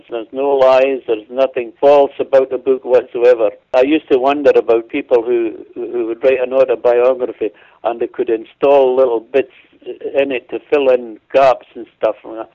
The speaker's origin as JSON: {"language": "English", "region": "Scotland", "country": "United Kingdom", "tie": "born or raised there", "moved": "as an adult", "lives_now": "Canada", "said": "I was born into poverty in Scotland, extreme poverty. I was the poorest family in town by far, and the extent I was living at and when I came to Canada wasn't much better"}